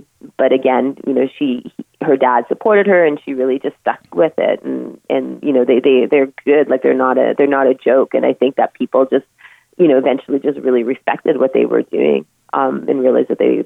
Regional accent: Grande Prairie, Alberta, Canada; I'm certain that growing up in Grand Prairie, Alberta, if me and my friends went to our fathers and parents and said we want a race car

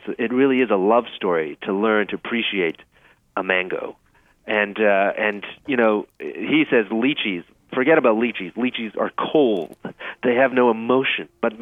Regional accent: Canada; also born or lived in Taipei; growing up in Canada, but spending time in Taipei as a young kid

